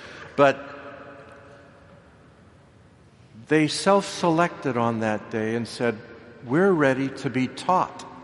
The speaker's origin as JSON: {"language": "English", "region": "Nebraska", "country": "United States", "tie": "born or raised there", "said": "I grew up in Nebraska. Neener, neener, neener. And you know, in Nebraska, we've only got two teams."}